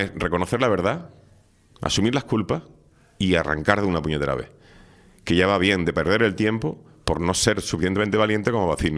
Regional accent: La Orotava, Canary Islands, Spain; Yo no quiero ser una mosca cojonera y ser una persona incómoda para nadie en mi pueblo.

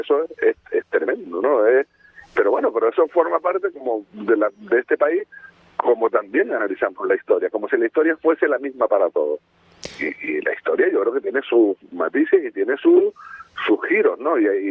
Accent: Canary Islands, Spain; cuidado que yo soy muy canario, me siento muy canario

